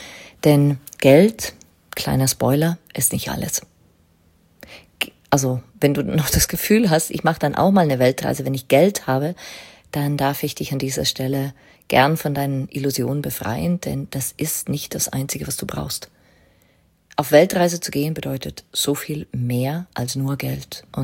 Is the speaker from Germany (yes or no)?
no; Liechtenstein; Ich bin in Liechtenstein aufgewachsen, damals ein 30.000 Menschen, Seelen, Land, sage ich jetzt mal.